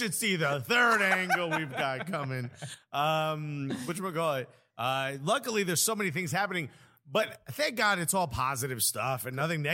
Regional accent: Newark, New Jersey, United States; I go, dude, I'm from Newark.

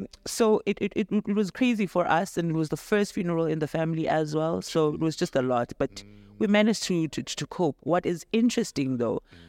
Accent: Daveyton, Gauteng, South Africa; I'm from Davyton in the East Rand.

